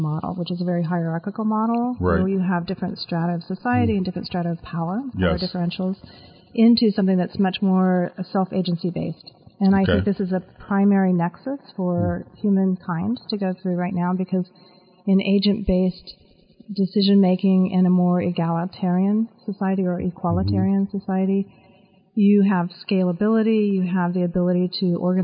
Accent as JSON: {"language": "English", "region": "New Mexico", "country": "United States", "tie": "born or raised there", "also_born_or_lived": "San Francisco", "said": "I actually was born in San Francisco, but I grew up in New Mexico."}